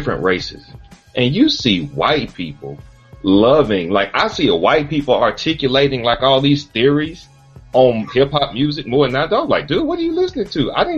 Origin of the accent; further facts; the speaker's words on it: Birmingham, Alabama, United States; and I'm from Birmingham, Alabama, it's a mostly black city, of course, at least inside the city limits it is, so all black high school